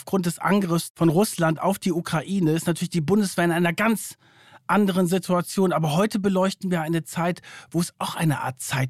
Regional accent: Verden an der Aller, Lower Saxony, Germany; in der Jugendherberge in Verden an der Aller, da wo ich aufgewachsen bin.

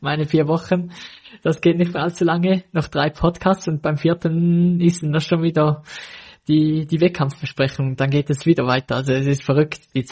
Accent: Switzerland; bei uns in der Schweiz ist, finde ich es noch relativ schwierig, mal eine lange gerade Strecke zu finden

